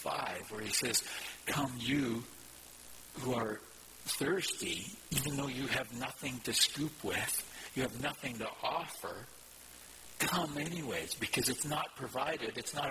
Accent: Alberta, Canada; born there; also born or lived in Ontario; I was born in Alberta, but lived down in Ontario for about 6 years.

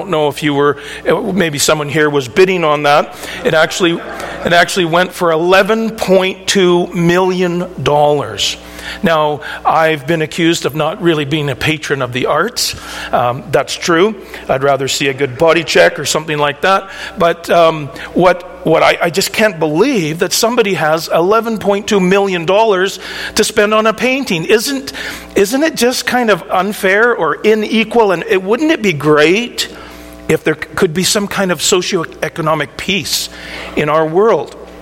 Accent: British Columbia, Canada; I grew up on Vancouver Island, and eventually we pastored in a little church in a place called Euclulit.

